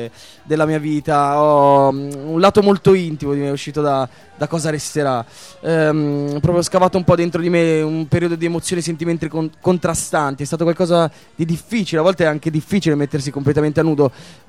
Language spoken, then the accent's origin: Italian; Carrara, Tuscany, Italy; born there; Sono nato a Carrara, in verità.